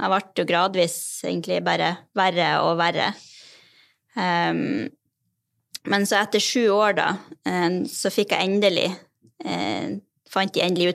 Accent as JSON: {"language": "Norwegian", "town": "Bodø", "region": "Nordland", "country": "Norway", "lives_now": "Melhus, Norway", "said": "jeg 36 år. Jeg kommer fra Bodø, men jeg bor nå i Melhus kommune."}